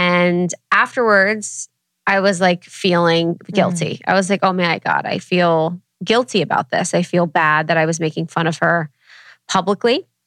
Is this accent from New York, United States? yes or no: no; Ohio, United States; Guys, I'm from Ohio.